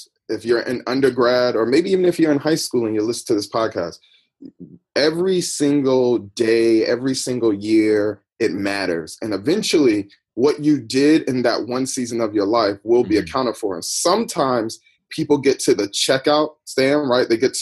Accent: Connecticut, United States; I know I came from Connecticut.

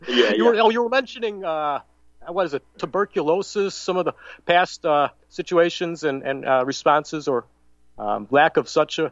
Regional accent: Chicago, Illinois, United States; I'm in Chicago, Illinois, born and raised in Chicago here. I grew up near Midway Airport on the south side

